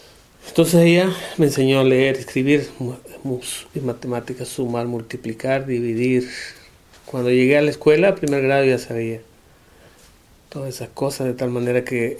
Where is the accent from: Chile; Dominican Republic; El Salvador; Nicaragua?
Nicaragua; soy de Nicaragua. Pues nací en Nicaragua. Nicaragua está en el centro de América.